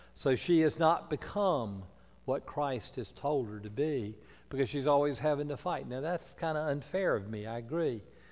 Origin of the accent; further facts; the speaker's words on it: the South, United States; Oh, I was raised in the South. I understand discrimination.